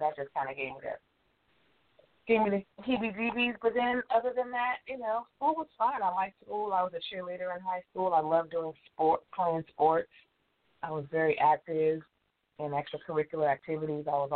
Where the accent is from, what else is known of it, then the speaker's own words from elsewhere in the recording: Dallas, Texas, United States; I grew up in Dallas, actually, in a very primarily a Jewish environment